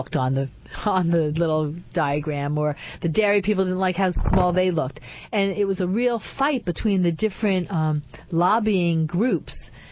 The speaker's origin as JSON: {"language": "English", "region": "New York", "country": "United States", "said": "As a New Yorker, I know Senator Gillibrand's office"}